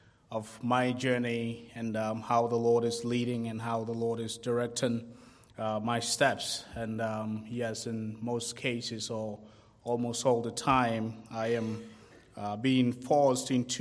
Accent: Ghana; born there; I was born in Ghana, West Africa, to parents that were Roman Catholics, but they also still worshipped idols.

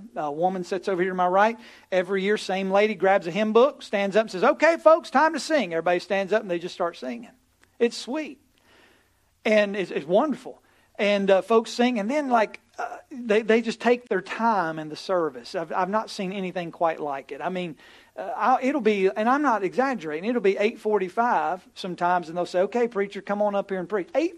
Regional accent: West Virginia, United States; I'm from West Virginia. I know, so they can relate to those West Virginia mountain people.

